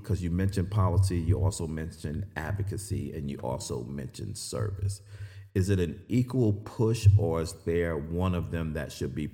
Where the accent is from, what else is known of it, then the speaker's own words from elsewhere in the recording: New York, United States; I grew up in New York.